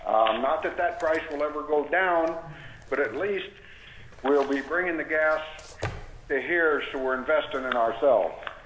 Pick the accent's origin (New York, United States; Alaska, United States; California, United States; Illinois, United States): Alaska, United States; I was born and raised in the Matanuska Valley along with my parents and my grandparents were 1935 colonists.